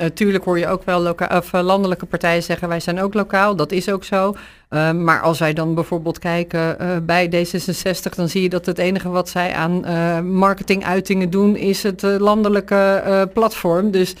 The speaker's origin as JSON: {"language": "Dutch", "town": "Krimpen", "region": "South Holland", "country": "Netherlands", "said": "Wij komen allemaal uiteraard uit Krimpen, dat geldt voor alle partijen."}